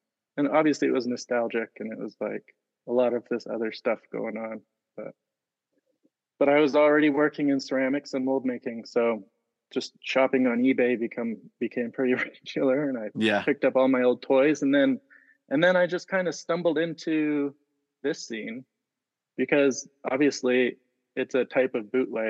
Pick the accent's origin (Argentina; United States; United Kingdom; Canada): Canada; Vancouver, British Columbia; I grew up in Canada. I'm from Vancouver, BC. Mm-hmm. So I spent most of my life there.